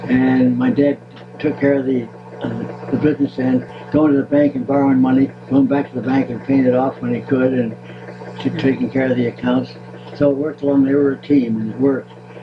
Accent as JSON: {"language": "English", "town": "Hamden", "region": "Connecticut", "country": "United States", "tie": "born there", "said": "I was born in Hamden, Connecticut, at home on Cherry Hill, Hamden, Connecticut."}